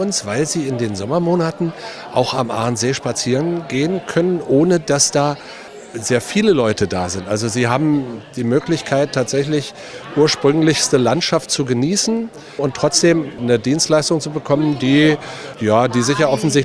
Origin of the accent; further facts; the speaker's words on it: Saxony-Anhalt, Germany; Also, es ist meine Heimat, ich fühle mich hier sehr wohl und ich kann mir nichts anderes vorstellen, als weiter in der Altmark aktiv zu sein